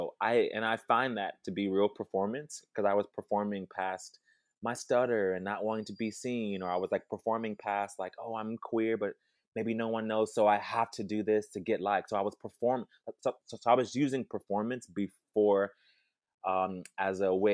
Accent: San Antonio, Texas, United States; also born or lived in Dallas; So when I was born in Dallas. I moved to San Antonio with my mom and my brother.

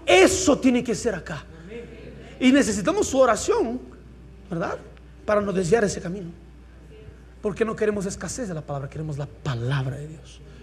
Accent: Brazil; Spanish is a second language; Yo aprendí porque soy un brasileño y ya les enseño.

